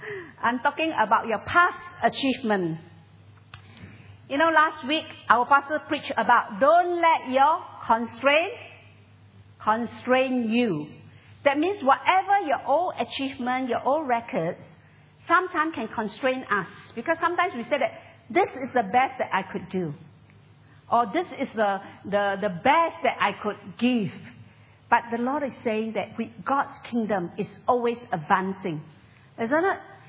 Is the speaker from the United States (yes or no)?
no; Malaysia; Well, I grew up in a village. I really grew up in a village. I'm from Malaysia.